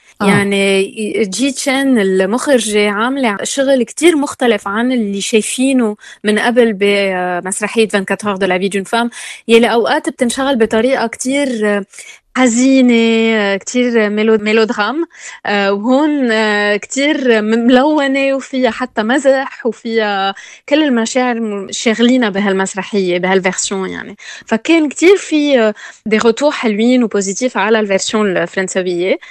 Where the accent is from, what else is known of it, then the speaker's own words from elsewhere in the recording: Lebanon; نحن شخصيتنا كلبنانية كعرب هيك بنتفاعل أكتر